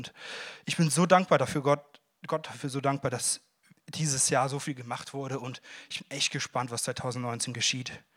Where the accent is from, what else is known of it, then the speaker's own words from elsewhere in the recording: Erftstadt, North Rhine-Westphalia, Germany; Ich komme aus Erftstadt, das ist bei Köln, da im Norden irgendwo, von hier aus.